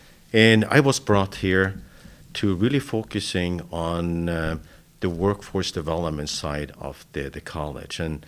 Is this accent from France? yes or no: no; Norway; moved away as an adult; now in United States; I grew up in Norway and came to the U.S. to go to school.